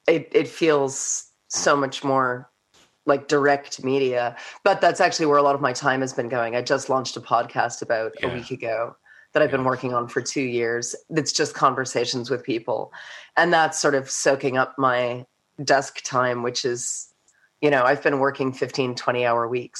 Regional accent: New York, United States; now in New Zealand; I just stayed because I'm not an idiot and I'm from New York.

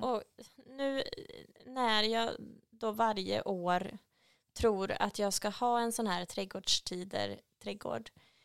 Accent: Sweden; Det här konstiga vädret som vi svenskar alltid ska prata om.

